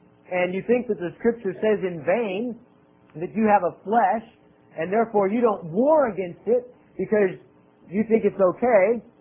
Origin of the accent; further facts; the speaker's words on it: Albuquerque, New Mexico, United States; When I was growing up in Triple Baptist Church of Albuquerque, New Mexico, the Jesus that I was presented, the gospel that I was taught, the religion that was handed to me, was compatible